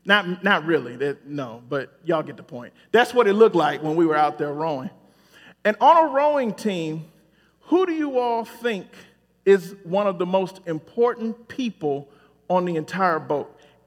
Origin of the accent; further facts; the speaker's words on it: Detroit, Michigan, United States; No, I was born in Detroit. And I spent the first 15 years living either in the city of Detroit or suburbs.